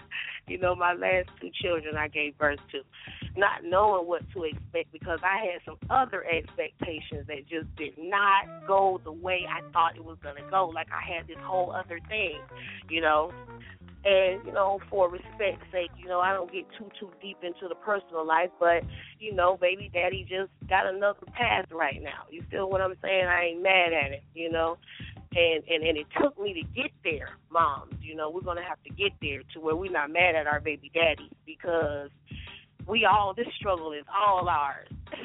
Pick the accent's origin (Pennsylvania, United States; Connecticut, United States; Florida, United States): Florida, United States; Sanford; now in San Francisco, United States; right now I live in San Francisco, California. I was born and raised in Sanford, Florida.